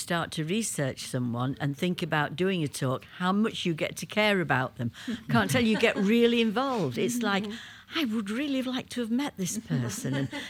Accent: United Kingdom; being British and having a long, long history, it's quite nice to do someone far back.

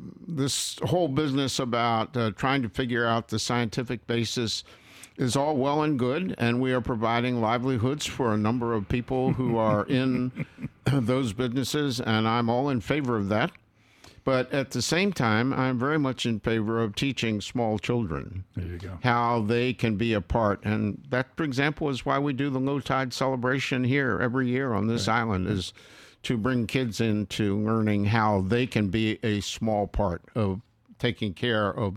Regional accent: Chesapeake Bay, United States; I come from the Chesapeake Bay part of the world

